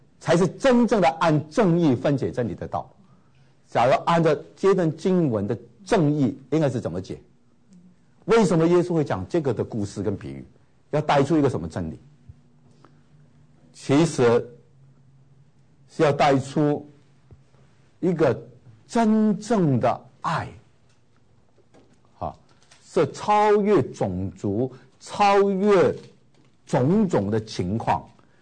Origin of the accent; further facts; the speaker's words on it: China; 其实我们中国人常常都是这样对不对，都很怕野祸上身对不对